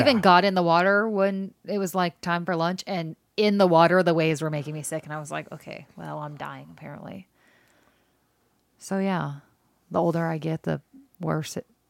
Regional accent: Weatherford, Texas, United States; I grew up in Weatherford and we would swim in the Brazos River

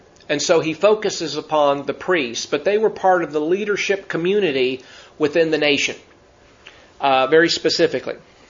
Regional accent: Las Vegas, Nevada, United States; when I was a teenager growing up in Vegas

